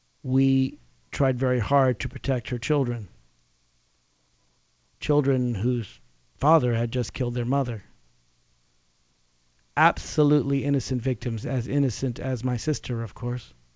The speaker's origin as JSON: {"language": "English", "town": "Nashville", "region": "Tennessee", "country": "United States", "tie": "born or raised there", "said": "and I grew up in Nashville, Tennessee"}